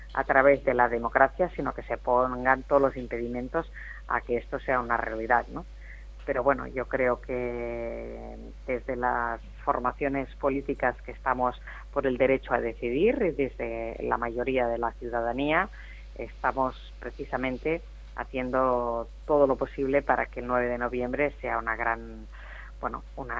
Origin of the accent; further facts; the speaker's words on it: L'Hospitalet de Llobregat, Catalonia, Spain; yo soy del Hospitalet de Llobregat, una ciudad muy cercana a Barcelona